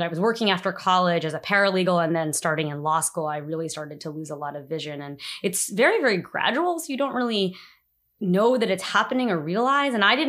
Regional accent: New Jersey, United States; now in Washington, D.C., United States; I am an attorney and I live in Washington, D.C. I've been living in the city for about 5 years now. I'm originally from New Jersey.

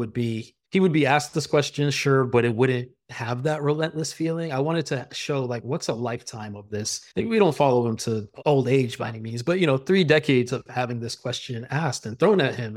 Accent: Florida, United States; I grew up in Florida.

